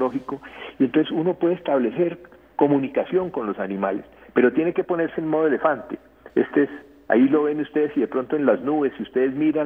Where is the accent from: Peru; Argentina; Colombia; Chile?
Colombia; Popayán, Cauca; en Popayán, de donde yo soy, decimos muy achantados